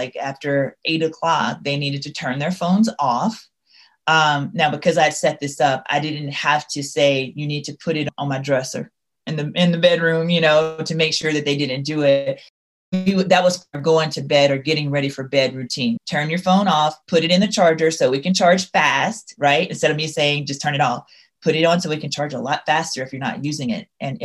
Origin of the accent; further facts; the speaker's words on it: Louisiana, United States; So I'm from the South. For those of you that may not know me, I'm from Louisiana, so you may not be able to hear it in my voice